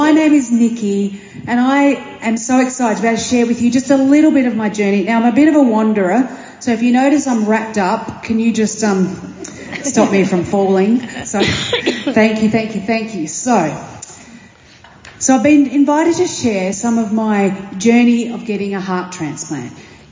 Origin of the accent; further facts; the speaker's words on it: South Australia, Australia; born there; I was born in South Australia, so 40 minutes from Adelaide.